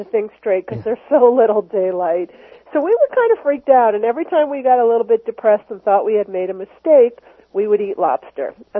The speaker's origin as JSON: {"language": "English", "region": "Maine", "country": "United States", "tie": "born or raised there", "said": "No matter where I travel in the world, I am constantly reminded of the deep connection between my home state and Homaras Americanas, or Maine lobster."}